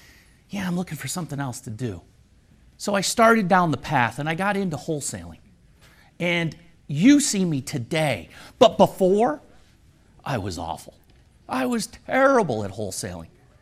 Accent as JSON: {"language": "English", "town": "Syracuse", "region": "New York", "country": "United States", "said": "I'm from Syracuse, New York."}